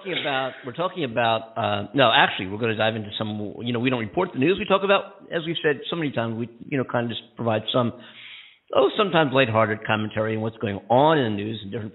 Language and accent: English; Pennsylvania, United States; the former chief of police in Philadelphia, right near my hometown. I tell people I'm from Philly